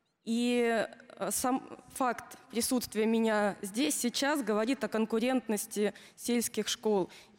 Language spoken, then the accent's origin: Russian; Kursk Oblast, Russia; Я из Курской области. Я представляю здесь российскую глубинку.